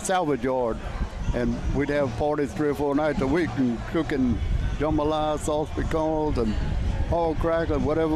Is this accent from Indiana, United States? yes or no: no; Gonzales, Louisiana, United States; I'm a 25-year president of the Jambalaya Festival out of Gonzales.